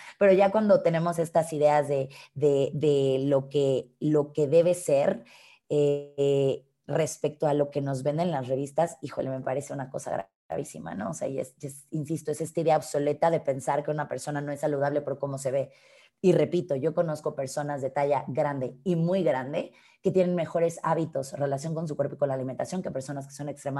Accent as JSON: {"language": "Spanish", "country": "Mexico", "said": "soy una mujer mexicana de casi 32 años."}